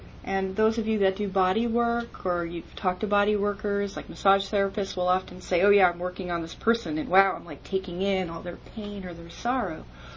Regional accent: New Jersey, United States; now in Seattle, United States; And I'm originally from New Jersey, and once in a while you'll hear some of that talk come out, but I've lived in Seattle 12 years

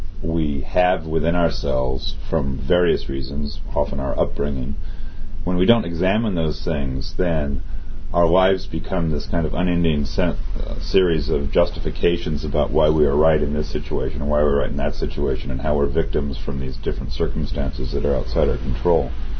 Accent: California, United States; And he knew I was from Northern California, and it was a respectful conversation.

